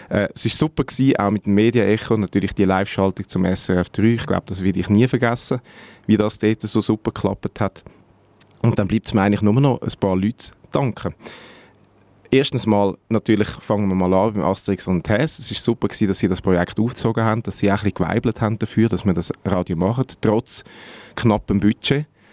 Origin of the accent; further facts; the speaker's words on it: Zurich, Switzerland; Wir sind extrem herzlich empfangen worden als Zürcher beim Kanton Aargau.